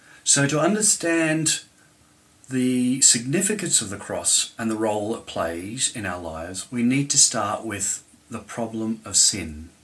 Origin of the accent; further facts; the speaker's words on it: Australia; moved away as an adult; now in United Kingdom; And originally, we're from Australia, but we've been in the UK for over 15 years, and this is definitely home.